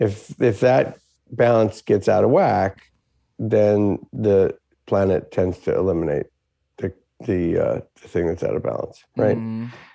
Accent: New York City, New York, United States; also born or lived in Pennsylvania; No, I'm actually from a number of places. I'm from New York City, but I'm also from the woods of Pennsylvania, which is where I am right now.

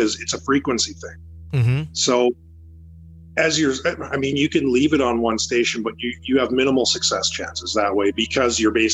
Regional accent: Canada; See, because I'm Canadian, I have to be all polite and stuff.

